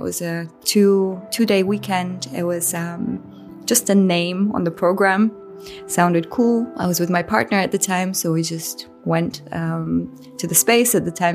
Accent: London, United Kingdom; also born or lived in Bulgaria; I'm originally from Bulgaria and Britain, so I grew up all over the world. Actually, we traveled a lot, but I spent, say, my more formative years in England, and especially in London.

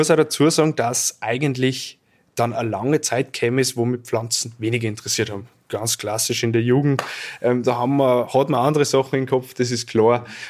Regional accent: Unterach, Upper Austria, Austria; Ich bin in Salzkammergut aufgewachsen, in Unterrach.

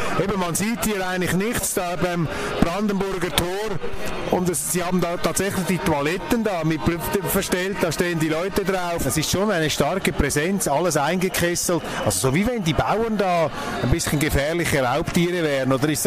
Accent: Switzerland; Also ich habe hier erlebt, jetzt als Schweizer

